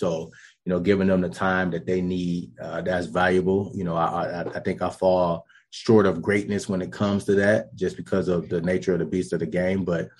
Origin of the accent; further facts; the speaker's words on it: Detroit, Michigan, United States; Growing up in Detroit, going to Detroit Persian high school, and, you know, growing up on the east side, 6 Mile and DeQuinder, you know, a young guy.